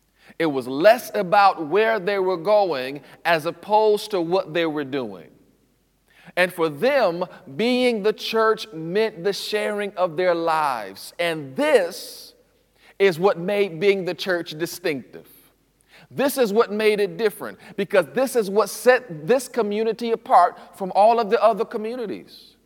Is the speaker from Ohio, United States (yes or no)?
no; Detroit, Michigan, United States; So I grew up in St. Paul Ami Zion Church, located in Detroit, Michigan.